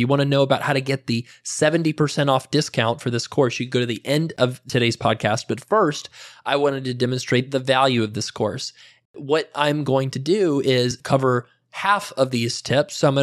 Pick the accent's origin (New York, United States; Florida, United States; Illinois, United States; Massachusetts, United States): Florida, United States; And I was from Florida and didn't know any better.